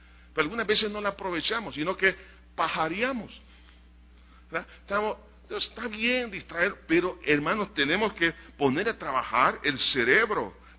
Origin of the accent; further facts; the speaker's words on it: El Salvador; preguntémonos cuántos premios Nobel tenemos aquí como salvadoreños.